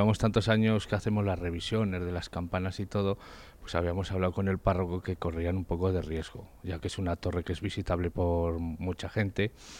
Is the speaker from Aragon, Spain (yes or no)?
yes; Cellas, Aragon, Spain; somos de las Cellas de toda la vida.